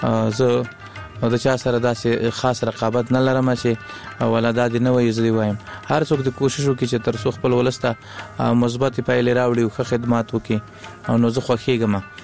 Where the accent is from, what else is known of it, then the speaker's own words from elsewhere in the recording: Laghman, Afghanistan; also born or lived in Kunduz; زمنګ اصلا د لغمان ولایت یو بیا تلی کندوز ته د ناقلونو په دوره کې